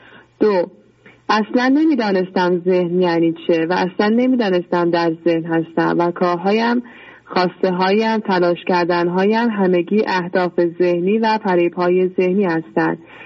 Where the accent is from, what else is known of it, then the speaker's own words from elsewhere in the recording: Iran; چرا در ایران به دنیا آمدم و بزرگ شدم و چرا دین من مسلمان شده است.